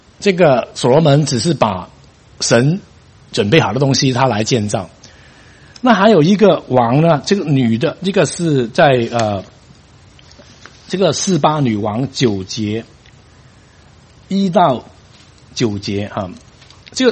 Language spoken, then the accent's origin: Chinese; China; 吃的东西也看到他的智慧哈，我们中国人最了解了。